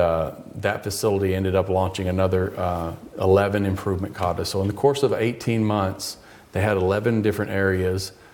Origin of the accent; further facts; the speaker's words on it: Arkansas, United States; Company in my home state of Arkansas in the United States.